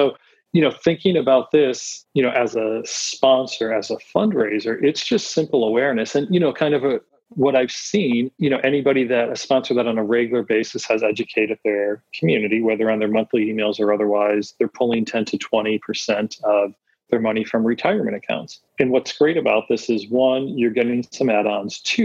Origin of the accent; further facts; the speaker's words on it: Scranton, Pennsylvania, United States; I'm originally from Scranton, PA. So kind of that, you know, Rust Belt line